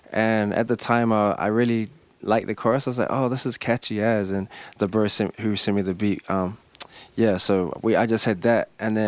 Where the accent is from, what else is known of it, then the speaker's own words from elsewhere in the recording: Avondale, Auckland, New Zealand; So I'm from originally from Avondale, and we're right here in the heart of Tutarangi.